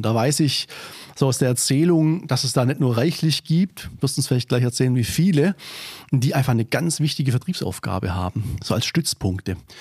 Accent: Waiblingen, Baden-Württemberg, Germany; Also ich bin im Flaschenereibetrieb hier in Waibling aufgewachsen.

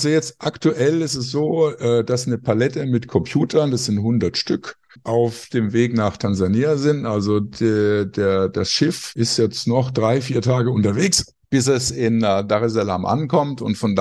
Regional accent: Würzburg, Bavaria, Germany; Ich komme aus Würzburg, studiere aktuell Konstruktionsbionik in einem Fernstudium in Saarbrücken und hatte jahrelang in Würzburg eine IT-Firma namens

